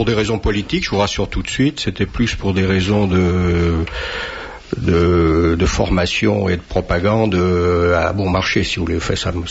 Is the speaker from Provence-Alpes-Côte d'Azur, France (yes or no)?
no; Lyon, Auvergne-Rhône-Alpes, France; born there; Je suis né à Lugdunum, Lyon, capitale des Gaules. Et du côté de ma mère, j'ai plutôt des ancêtres, quelques ancêtres suisses. Et du côté de mon père, c'est des Savoyards.